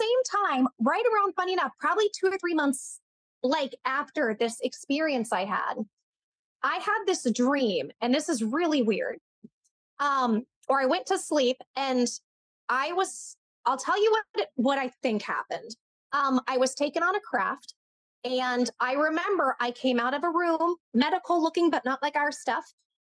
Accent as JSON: {"language": "English", "town": "Blue Springs", "region": "Missouri", "country": "United States", "tie": "born or raised there", "said": "There was one where I grew up in Blue Springs, Missouri, where right around there, Independence, Blue Springs, I saw every night."}